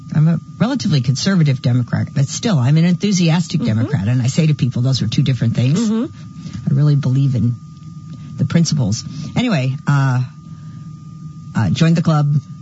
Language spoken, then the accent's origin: English; Massachusetts, United States; also born or lived in Ghana; Well, I grew up in Massachusetts, and my dad was a town meeting member